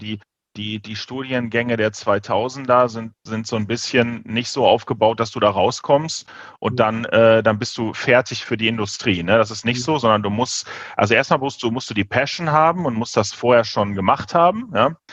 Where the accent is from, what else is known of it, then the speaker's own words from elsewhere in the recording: Hahn, North Rhine-Westphalia, Germany; born there; geboren bin ich in der Nähe von Düsseldorf. Hahn heißt das Dorf, ist also irgendwie, ja genau, früher, da war ein Kinderkrankenhaus. Das war meinen Eltern wichtig, genau. Und aufgewachsen bin ich erst im Bergischen Land und dann tatsächlich im Ruhrgebiet.